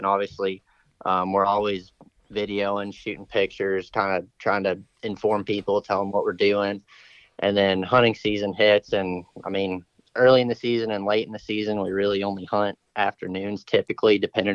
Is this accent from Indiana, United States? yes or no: yes; Fort Wayne, Indiana, United States; Fort Wayne, the northeast corner of the state.